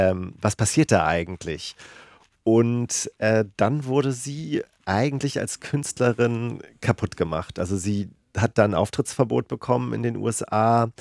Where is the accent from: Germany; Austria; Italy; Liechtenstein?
Germany; Hamburg area; Also ich bin ja in der Nähe von Hamburg zur Schule gegangen.